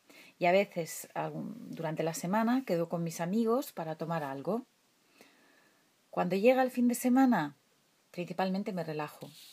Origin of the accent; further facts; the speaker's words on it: Miranda de Ebro, Castile and León, Spain; born there; tengo 48 años, muy joven todavía. Soy castellano-leonesa, bueno, española, primero de todo, claro, y nací en Miranda de Ebro. Mis padres, cada uno viene de una región. Mi padre es de Castilla y León